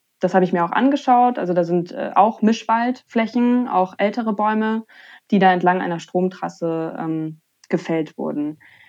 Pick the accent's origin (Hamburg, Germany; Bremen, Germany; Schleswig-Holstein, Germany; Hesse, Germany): Hamburg, Germany; ich bin voller Stadtkind. Also ich bin in Hamburg aufgewachsen.